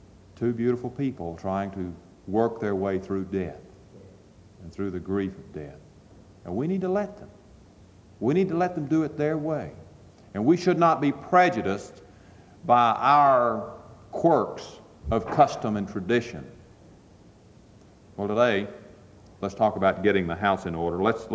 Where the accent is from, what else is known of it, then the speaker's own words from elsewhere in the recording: Texas, United States; they give me a hard time because I'm from Texas.